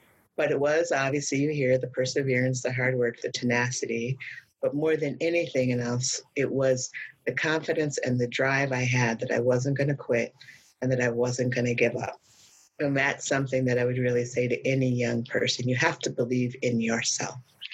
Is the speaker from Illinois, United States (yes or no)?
yes; Illinois, United States; So I'm from Illinois, and I'm a first generation college, first person in my family to go to college, even though my family is from Texas and had five generations in Texas.